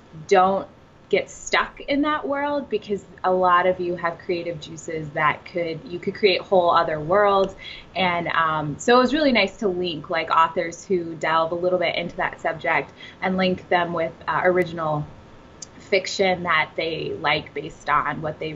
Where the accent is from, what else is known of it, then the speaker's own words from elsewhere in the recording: Chicago, Illinois, United States; I'm from Chicago. She worked for the Chicago Public Library, and the area that I lived in, it was the south side of Chicago, and basically all we had was the library.